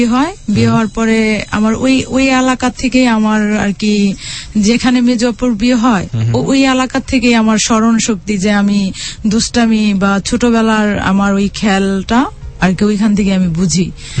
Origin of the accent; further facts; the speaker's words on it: Narayanganj, Dhaka Division, Bangladesh; now in Gazipur, Bangladesh; আর আমার home district হলো নারায়ণগঞ্জ।